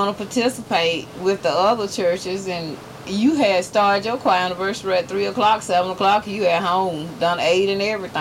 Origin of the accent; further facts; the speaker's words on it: Carnegie, Georgia, United States; I grew up in the Carnegie area. Of Randolph County.